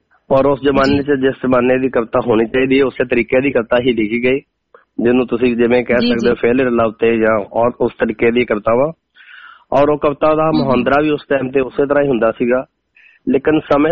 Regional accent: Amritsar, Punjab, India; ਮੈਂ ਅੰਮ੍ਰਿਤਸਰ ਤੋਂ ਆ ਜੀ, ਪ੍ਰੋਪਰ ਸਿਟੀ ਦੇ ਵਿੱਚੋਂ

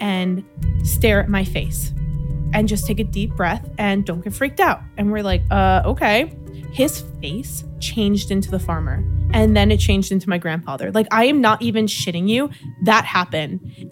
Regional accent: New York, United States; But I grew up in New York, so everything was farm back then, you know?

